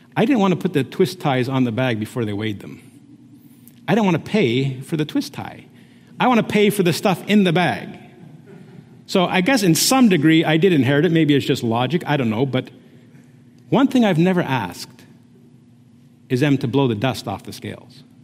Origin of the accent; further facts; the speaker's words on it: Canada; I have a Dutch heritage. I was born and raised in Canada, but my parents are Dutch. My father's actually from Indonesia, but it's a Dutch colony there.